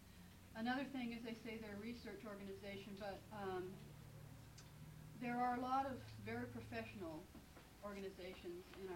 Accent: Juneau, Alaska, United States; I'm from Juneau, 5896 Lund Street.

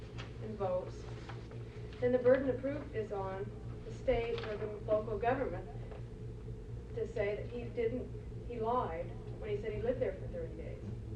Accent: Michigan, United States; from Rural Michigan.

